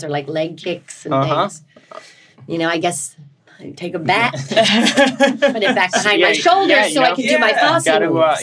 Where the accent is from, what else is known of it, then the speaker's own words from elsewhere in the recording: Kentucky, United States; I'm from Kentucky. Kentucky Fried Chicken.